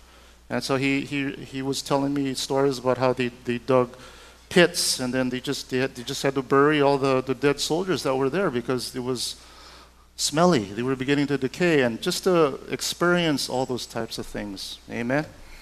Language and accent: English; Hawaii, United States; And of course, I grew up here in Hawaii, and year after year after year, as a young kid, I never knew the significance of December 7th